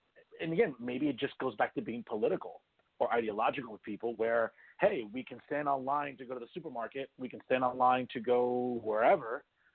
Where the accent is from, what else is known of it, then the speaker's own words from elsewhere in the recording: New Jersey, United States; I grew up here in Hudson County. I saw firsthand how New York City really improved under his leadership.